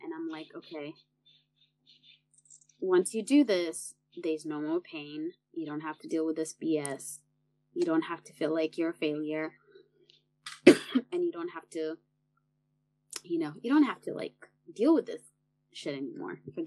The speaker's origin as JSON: {"language": "English", "country": "Kenya", "tie": "born there", "said": "I am a board of trustees to some small organizations back home in Kenya. I was born in Kenya"}